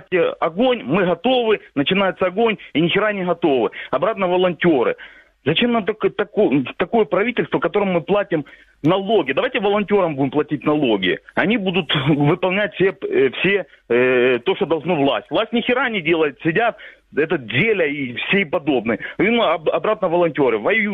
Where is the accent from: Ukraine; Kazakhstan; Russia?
Ukraine; Donetsk Oblast; я из Донецкой области.